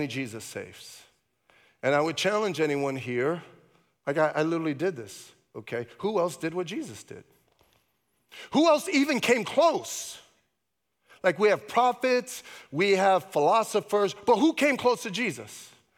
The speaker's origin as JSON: {"language": "English", "town": "Brooklyn", "region": "New York", "country": "United States", "said": "I was a kid from Brooklyn just trying to figure this out."}